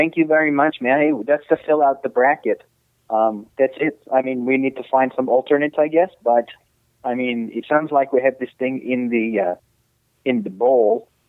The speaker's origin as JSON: {"language": "English", "country": "Sweden", "said": "when I'm in the States, it's like, oh, hi, I'm from Sweden."}